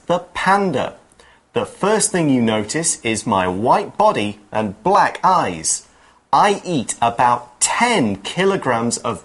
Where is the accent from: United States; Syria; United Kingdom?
United Kingdom; England; and I'm from England,、mm-hmm. so I know that one.